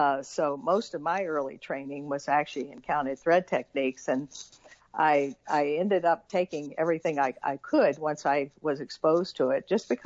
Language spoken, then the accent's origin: English; West Virginia, United States; And my home state of West Virginia is where Krynek, started in Parkersburg.